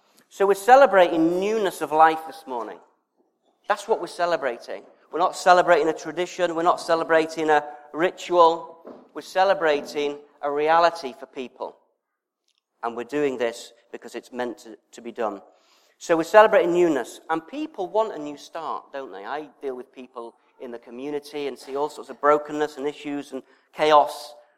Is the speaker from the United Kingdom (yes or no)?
yes; United Kingdom; We're British and we do it because that's what we do.